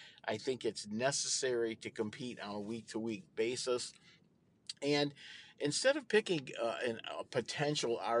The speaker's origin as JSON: {"language": "English", "town": "Clinton", "region": "Michigan", "country": "United States", "tie": "born or raised there", "said": "Matthew Sexton is from my hometown of Clinton, Michigan"}